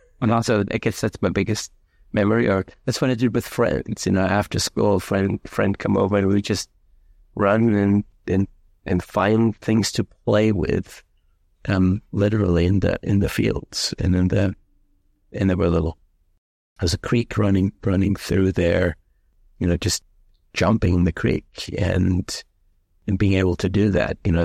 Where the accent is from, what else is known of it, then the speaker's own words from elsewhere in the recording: Bavaria, Germany; I grew up in the foothills of the Alps and in Bavaria on a farm that's about a mile and a half outside of a village of 3,000 people, and about an hour and a half outside of Munich, close to the Austrian border, very rural Germany.